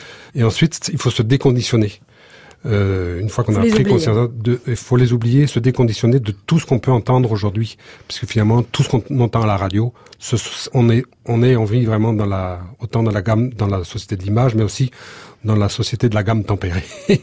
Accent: Santec, Brittany, France; je suis originaire de Santec où 95% de la population parlait breton.

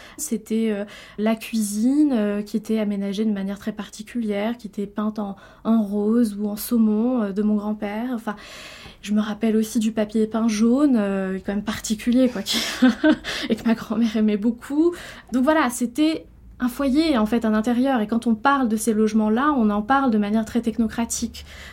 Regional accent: La Courneuve, Île-de-France, France; Donc je me sens parfaitement ancrée ici. J'ai grandi à La Courneuve, dans la cité des 4000. La cité des 4000 de La Courneuve, c'était Robespierre, là où ma famille a vécu.

